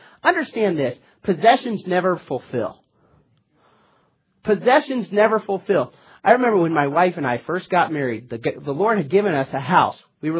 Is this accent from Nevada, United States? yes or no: yes; Las Vegas, Nevada, United States; I came from Las Vegas, Nevada, and I went to college in Pensacola, Florida, a city of about 40 to 45,000 people.